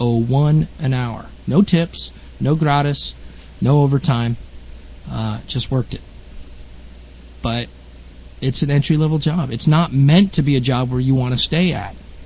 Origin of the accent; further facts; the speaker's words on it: Colorado, United States; Where I grew up in Colorado, teenagers did this work.